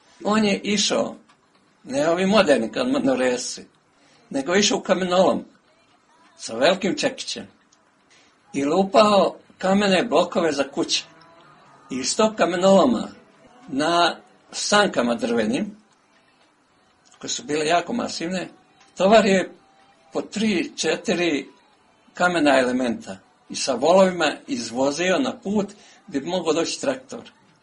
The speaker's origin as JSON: {"language": "Serbian", "town": "Berkovići", "region": "Republika Srpska", "country": "Bosnia & Herzegovina"}